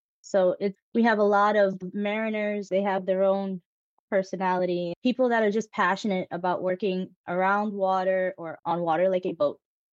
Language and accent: English; Bronx, New York, United States; also born or lived in Manhattan; But yes, I am from the Bronx. I'm a native New Yorker, born in Manhattan, raised my entire life in the Bronx.